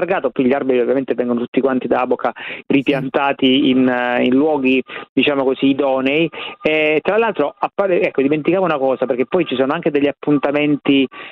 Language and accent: Italian; Bari, Apulia, Italy; born there; Tra l'altro io sono nato a Bari